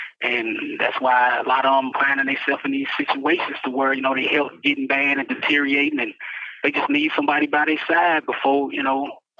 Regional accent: St. Louis, Missouri, United States; I'm from St. Louis, Missouri.

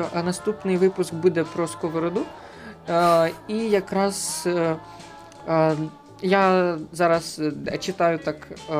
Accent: Kirovohrad Oblast, Ukraine; це максимально я вживаю в нашій Кіровоградській області, або як я хочу, щоб її називали «Середземля».

